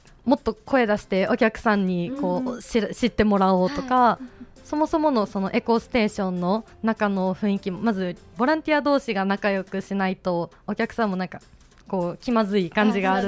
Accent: Gifu, Japan; now in Kyoto, Japan; 私の出身が岐阜県なので、はい、京都らしいことをしてみたいなって思って参加しました

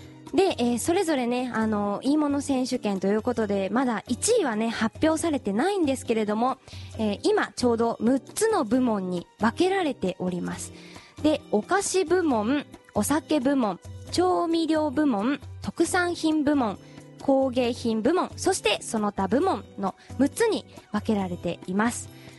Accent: Maizuru, Kyoto, Japan; まあ、私舞鶴出身なんですけれども

